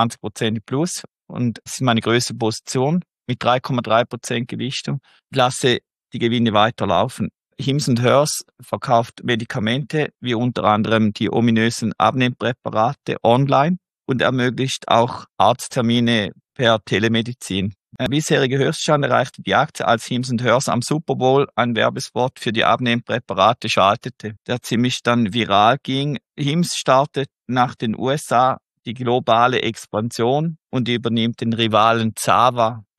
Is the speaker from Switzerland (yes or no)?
yes; Switzerland; Als Schweizer konnte ich aber leider nicht zu